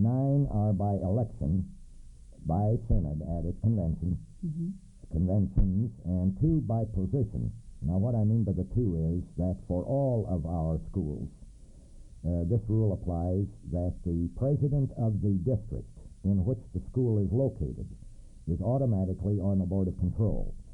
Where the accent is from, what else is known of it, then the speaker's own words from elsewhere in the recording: Quincy, Illinois, United States; a pastor from Florida. I'm from Quincy.